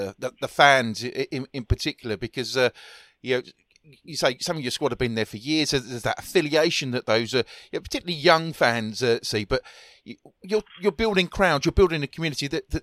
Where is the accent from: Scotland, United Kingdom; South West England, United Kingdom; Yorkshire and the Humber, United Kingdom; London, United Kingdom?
London, United Kingdom; I remember growing up in West London